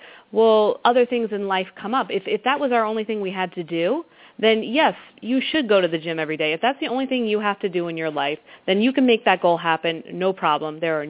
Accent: Pennsylvania, United States; I grew up outside of Hershey, PA, so I'm very familiar with that town and all the people in it.

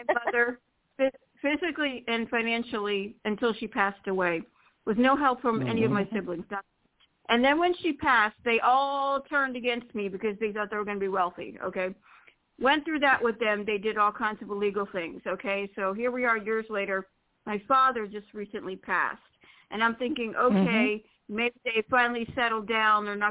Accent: Florida, United States; from Florida.

